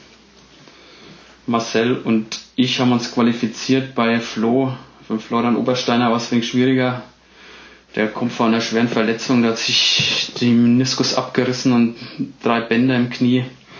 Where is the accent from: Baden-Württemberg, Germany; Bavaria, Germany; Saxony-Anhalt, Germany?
Bavaria, Germany; accent: Franconian; ich komme ja aus Franken, was in Bayern ist, wie man ja unschlechter hören kann.